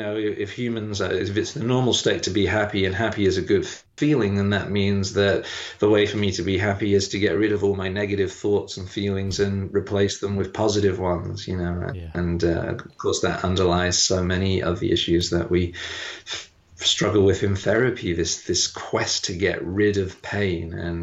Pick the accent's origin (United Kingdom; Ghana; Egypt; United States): United Kingdom; England; moved away as an adult; now in Melbourne, Australia; I grew up in England, and I trained in medicine in Newcastle upon Tyne.